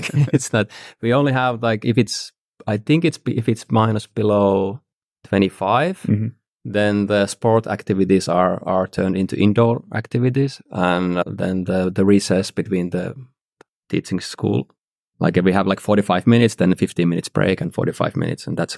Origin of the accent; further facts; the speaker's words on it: Finland; I'm actually from like a small, let's say, farmhouse next to like a smaller city.